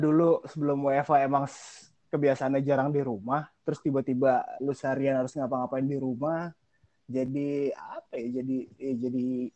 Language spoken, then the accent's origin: Indonesian; Wonogiri, Central Java, Indonesia; Tahun ini gue harusnya ke kampung gue ke Wonogiri.